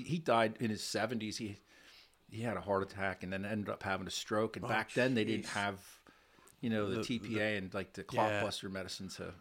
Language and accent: English; Lebanon, United States; So I was born here in Lebanon. We lived on Fifth Street in Lebanon.